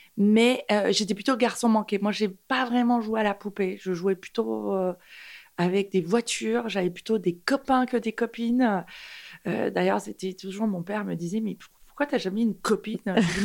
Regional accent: Paris, Île-de-France, France; Je suis d'origine perse, je suis arrivée à Paris à l'âge de 8 ans. Donc, je dirais que je suis parisienne depuis plus de 40 ans.

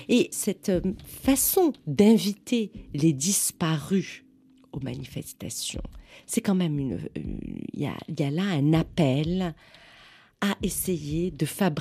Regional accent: Algiers, Algiers Province, Algeria; now in Paris, France; j'ai grandi à Alger. Alors, gamine, pendant la décennie noire, une grande gamine et une adolescente aussi, Et en fait, je retourne travailler à Alger depuis 2006.

